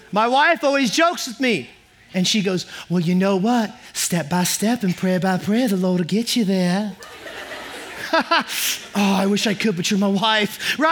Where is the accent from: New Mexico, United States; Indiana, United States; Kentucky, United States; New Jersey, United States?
Indiana, United States; So when I was growing up, I grew up in Indiana, and Indiana is a state where we play a lot of basketball.